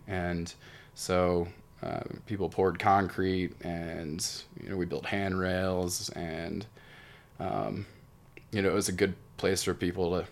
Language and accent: English; Baltimore, Maryland, United States; I grew up in Baltimore, Maryland.